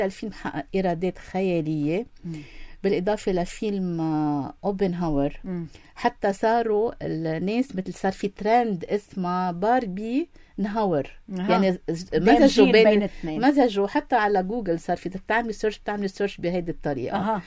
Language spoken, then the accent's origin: Arabic; Lebanon; نحن كلبنانيين